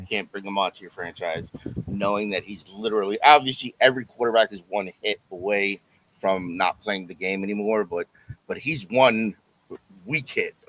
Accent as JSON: {"language": "English", "region": "Florida", "country": "United States", "tie": "born or raised there", "said": "Like Halloween used to be like the rowdiness growing up in South Florida and what we used to do on Halloween."}